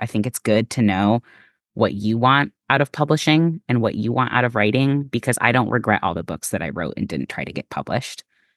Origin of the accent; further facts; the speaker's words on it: Oregon, United States; I'm from Oregon, and really, like, the Mariners are the only team up there, even though they're obviously not in Oregon.